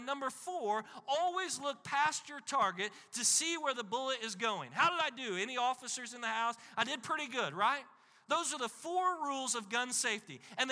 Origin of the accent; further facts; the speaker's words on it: Illinois, United States; a conservation officer in my home state of Illinois.